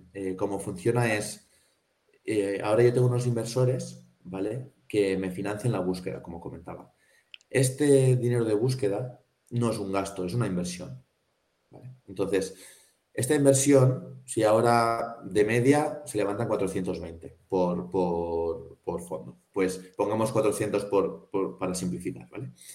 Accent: Villarreal, Valencian Community, Spain; localmente yo soy de Villarreal, Castellón, pues de Castellón, los empresarios de Castellón

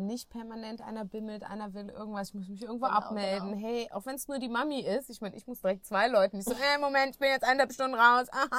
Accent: Russia; bei uns in Russland sagt man Pripisdon

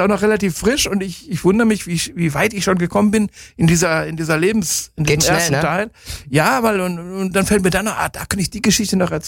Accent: Bielefeld, North Rhine-Westphalia, Germany; Und dann bekam ich aus meiner Heimat Radio Bielefeld, meinem Ursprungssender, so einen Wink, so eine Frage.

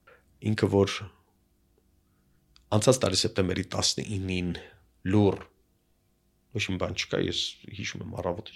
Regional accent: Aleppo, Aleppo Governorate, Syria; ես Սիրիայում եմ ծնվել, Հալեպում ծնվել, մեծացել

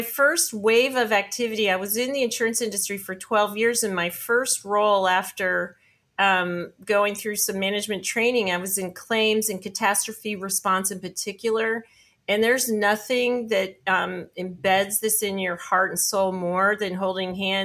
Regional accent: East Coast, United States; also born or lived in Florida; In my own personal story, I grew up on the East Coast of the U.S., the Delmarva, Maryland, Virginia, D.C., and then migrated when my father moved us down to Florida.

